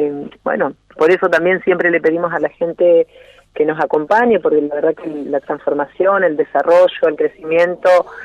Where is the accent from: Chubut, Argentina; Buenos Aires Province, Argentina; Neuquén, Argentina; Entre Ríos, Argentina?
Entre Ríos, Argentina; Villaguay; Soy oriunda de Villaguay.